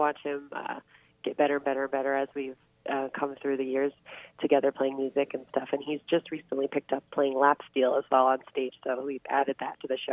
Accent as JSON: {"language": "English", "region": "New York", "country": "United States", "tie": "born or raised there", "said": "so just a little bit upstate, which is closer to where we're from. We grew up in the Catskill Mountains, so it's a little bit more like home for us"}